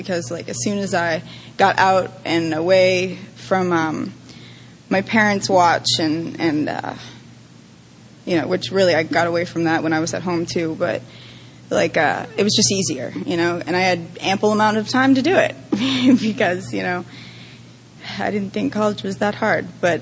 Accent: Tampa, Florida, United States; So, you know, and I grew up in Tampa. I had a normal childhood.

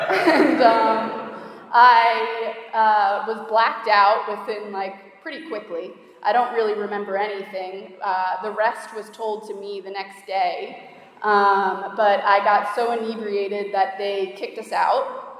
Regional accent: Long Island, New York, United States; So I grew up on Long Island in New York.

